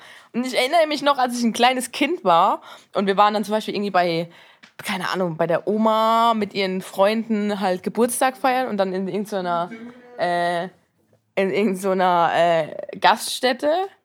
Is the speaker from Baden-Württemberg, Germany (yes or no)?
yes; Mannheim, Baden-Württemberg, Germany; accent: Mannheim; ich komme halt aus Mannheim. Vierenheim, Mannheim. Also, so bin ich halt.